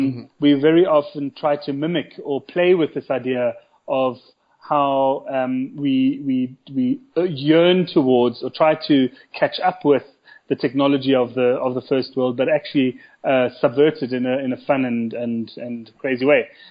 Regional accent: Johannesburg, Gauteng, South Africa; And I'm born and bred in Johannesburg, and so is Stephen, and like literally live around the corner from where this guy spoke to us.

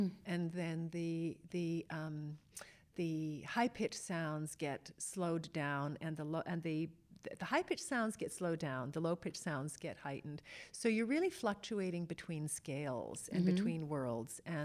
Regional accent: Canada; remembering growing up in Canada and seeing, not infrequently, the aurora borealis

